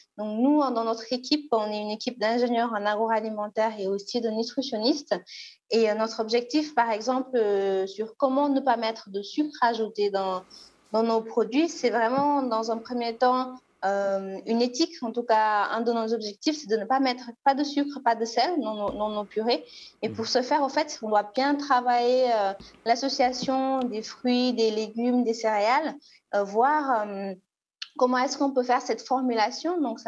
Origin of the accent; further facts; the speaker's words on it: Senegal; dans mon pays d'origine, ici au Sénégal